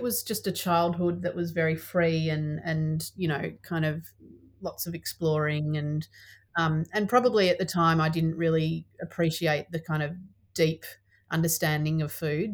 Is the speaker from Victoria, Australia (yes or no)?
no; Forbes, New South Wales, Australia; I grew up in Forbes in central west New South Wales